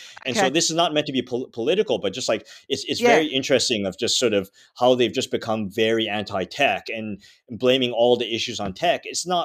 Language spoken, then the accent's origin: English; Canada; I grew up in Canada, like you know, somewhat socialist.